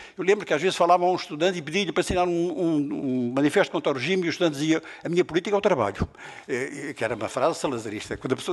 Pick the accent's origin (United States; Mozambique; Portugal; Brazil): Mozambique; eu sou de Moçambique, nasci em Moçambique, meu pai era da administração colonial moçambicana